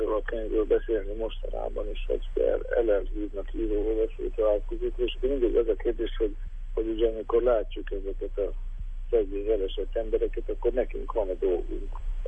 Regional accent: Békéscsaba, Békés, Hungary; ugye Békés Csabai, zsaminai ember vagyok, onnan származom

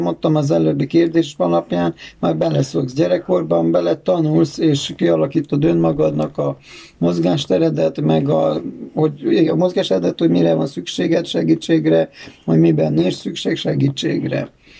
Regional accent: Târgu Mureș, Mureș County, Romania; Marosvásárhelyről vagyok, Marosvásárhelyen születtem, itt gyermekeskedtem Marosvásárhelyen, a tanulmányaimat is itt végeztem, az általános iskolát, a liceumot és az egyetemet is.

